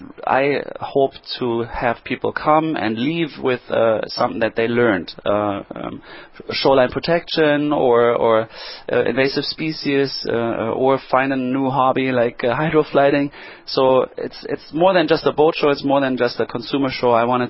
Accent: Germany; English is a second language; moved away as an adult; now in United States; I am born and raised in Germany and was first here as a foreign exchange student in 95-96 in Barnesville, Minnesota.

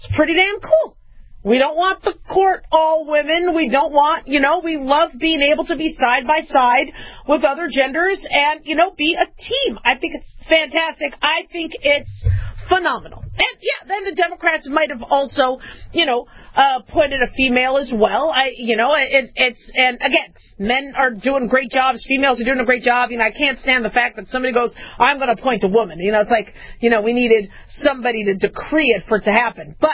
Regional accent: United States; So I think of myself as American. I think of myself as a Jew. I think of myself as a physician, right?

